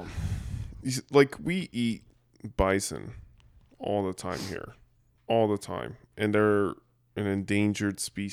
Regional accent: Canada; I'm still Canadian.

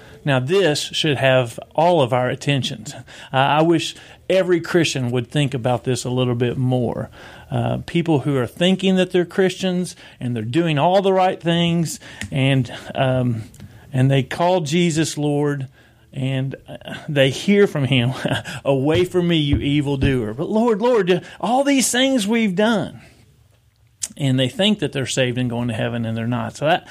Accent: Versailles, United States; I think last time I shared, this is home for me. I grew up here in Versailles

